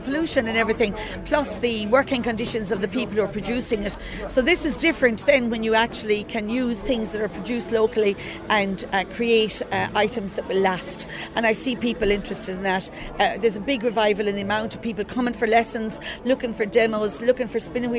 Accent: Munster, Ireland; now in County Clare, Ireland; I'm from County Limerick. I've been adopted here by a most gorgeous group of spinners in County Clare.

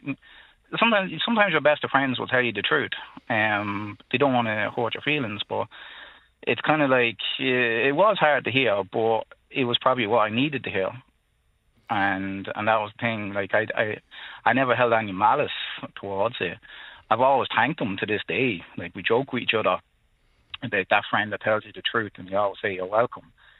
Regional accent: Drogheda, County Louth, Ireland; I'm from Drogheda, County Louth. Mm-hmm. Been there, born and bred all my life, and still there to this day.

